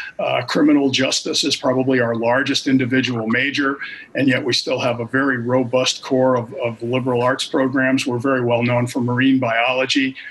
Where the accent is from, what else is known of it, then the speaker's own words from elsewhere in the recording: Maine, United States; I grew up here in Maine, in about a half an hour north of here in a small town.